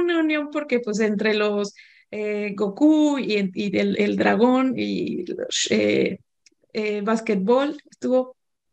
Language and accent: Spanish; Pachuca, Hidalgo, Mexico; moved away as an adult; also born or lived in Oaxaca / Chiapas / Sinaloa / Long Beach; now in Las Vegas, United States; luego nos tocó vivir en México en varios lugares, en Oaxaca, en Pachuca, que es de donde yo soy, en Chiapas, en Sinaloa